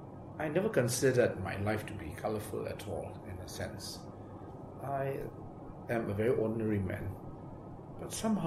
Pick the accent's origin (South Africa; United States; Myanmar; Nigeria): Myanmar; Sagaing Region; born there; English is a second language; I was born actually on September 11th, 1953, in a very small town called Miao in Zagain region, that is next to the Mandi region, something like 2 hours, or rather 1.5 hours drive from Mandalay